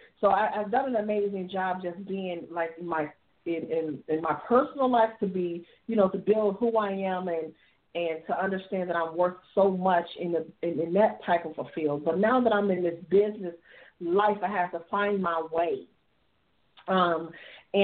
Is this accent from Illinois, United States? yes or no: yes; Chicago, Illinois, United States; I am from Chicago, Illinois, where I come from a place of, I don't know, dysfunction